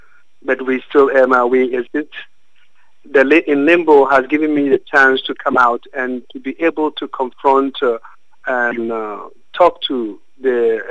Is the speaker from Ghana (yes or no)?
yes; Ghana; English is a second language; now in Netherlands; Ghanaian by citizenship. And I was born in Ghana, raised in Ghana, and I'm a Ghanaian.